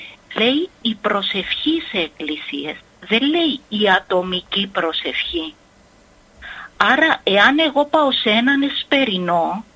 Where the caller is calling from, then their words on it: Nicosia, Nicosia District, Cyprus; είμαι από Λευκοσία, γέροντα.